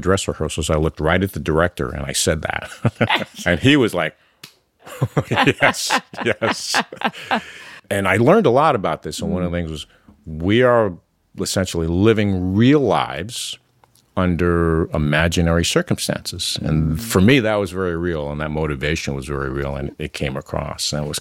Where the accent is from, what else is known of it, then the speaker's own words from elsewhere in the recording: New York City, New York, United States; first language Mandarin; And then we grew up on the Lower East Side.